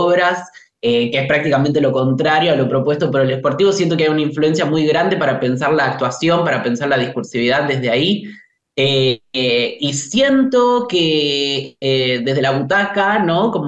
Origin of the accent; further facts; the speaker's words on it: Tucumán, Argentina; Soy tucumano.